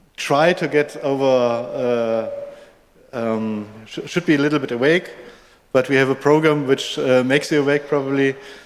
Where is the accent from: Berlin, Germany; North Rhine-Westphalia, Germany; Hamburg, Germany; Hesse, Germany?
Hamburg, Germany; I'm from Hamburg